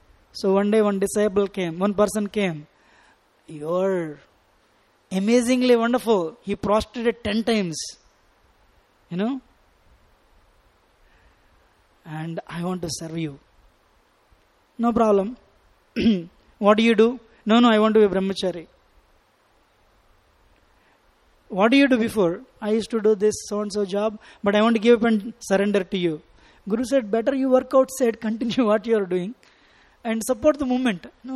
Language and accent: English; South India, India; English is a second language; I'm from South India, where this is very prominent, this mentality.